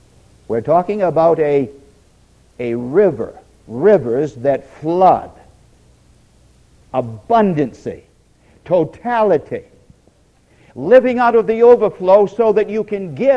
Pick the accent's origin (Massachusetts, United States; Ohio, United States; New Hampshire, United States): New Hampshire, United States; Portsmouth; When I was a boy growing up in Portsmouth, New Hampshire, it was a challenging feat for the bigger kids